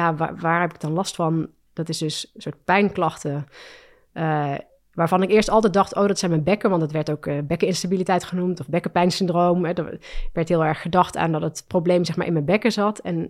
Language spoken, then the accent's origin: Dutch; Ravenstein, North Brabant, Netherlands; Maar ik kom dus uit Ravenstein, dat ligt in Brabant en daar ben ik opgegroeid en later in Nijmegen gaan studeren.